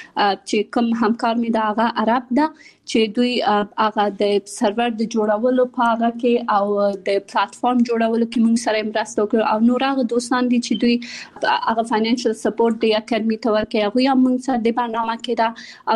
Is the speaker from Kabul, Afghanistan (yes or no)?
yes; Kabul, Afghanistan; born there; also born or lived in Pakistan; زه په کابل کې زیږیدلې یم او خپل ابتدایي تعلیمات مې په پاکستان کې کړی او بیا ثانوي او بیرته پوهنتون مې په کابل کې ویلره.